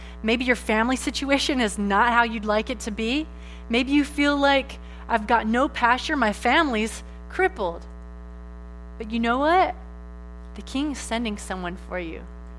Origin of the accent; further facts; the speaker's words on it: Arkansas, United States; I'm from Arkansas. I know lots of good taxidermists.